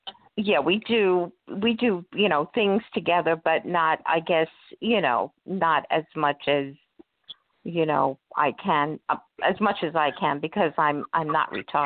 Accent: New York, United States; I'm from New York.

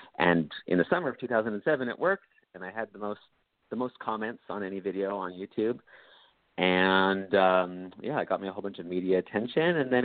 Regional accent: Red Deer, Alberta, Canada; I grew up in Red Deer, Alberta. So that Alberta is sort of like our Texas, I think, in lots of ways. It was like small city in the conservative area in the 90s.

